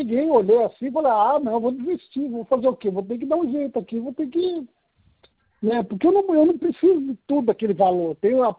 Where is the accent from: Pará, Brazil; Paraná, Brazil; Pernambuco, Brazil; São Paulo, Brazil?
São Paulo, Brazil; Pindamonhangaba; Eu sou de Pindamonhangaba, isso.